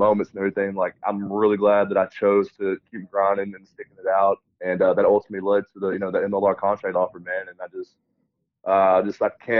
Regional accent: Texas, United States; be close to my hometown and just kind of help grow the game of rugby in Texas, where it's really not that big.

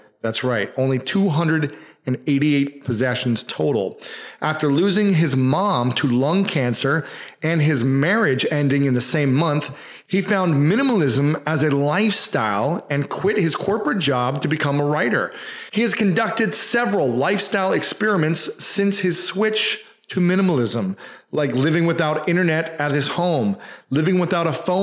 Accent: Delaware, Ohio, United States; We're both from Ohio.

